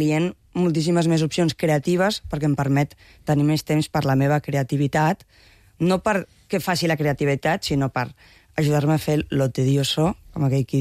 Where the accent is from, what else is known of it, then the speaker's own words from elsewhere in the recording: Montgat, Catalonia, Spain; now in Barcelona, Spain; Visc aquí, a Barcelona. Soc de Montgat, però visc a Barcelona, davant del Mercat de Sant Antoni.